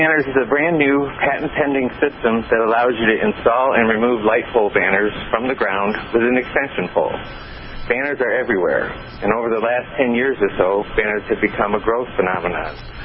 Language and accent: English; Michigan, United States; Born and raised in West Michigan, went to Western Michigan University and graduated